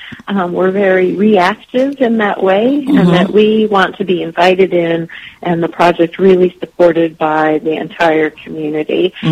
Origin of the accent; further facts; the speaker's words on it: Michigan, United States; I was born and raised in Michigan, so I have a particular affinity for this project.